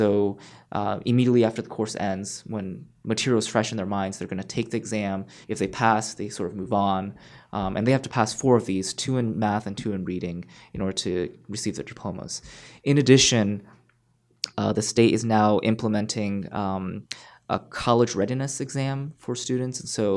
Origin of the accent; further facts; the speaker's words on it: New Jersey, United States; I grew up in New Jersey where, you know, at the time, a few years ago, basically they didn't require us to have a science proficiency exam.